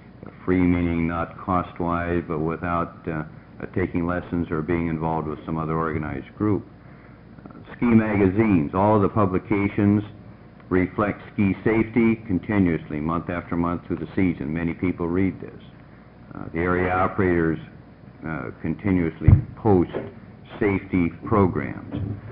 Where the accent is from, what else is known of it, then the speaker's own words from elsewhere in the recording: Portland, Oregon, United States; from Portland, Oregon.